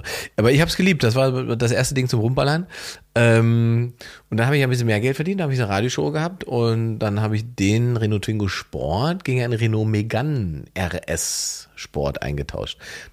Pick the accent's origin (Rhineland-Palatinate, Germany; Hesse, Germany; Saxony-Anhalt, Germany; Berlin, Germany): Saxony-Anhalt, Germany; Salzwedel; da wo ich herkomme, Sachsen-Anhalt, Osten, ne, Altmarkt, Salzwedel, da war einfach Treffpunkt